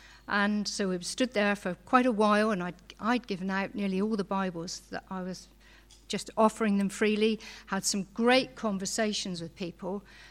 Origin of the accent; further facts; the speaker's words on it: Midsomer Norton, South West England, United Kingdom; I was born and brought up in Midsummer Norton with my mum and dad and two brothers.